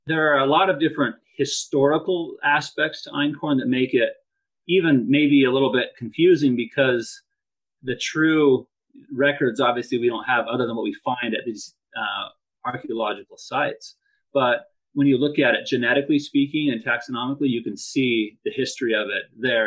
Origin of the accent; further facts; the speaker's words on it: Idaho, United States; We're both from Idaho and looking for ways to get back.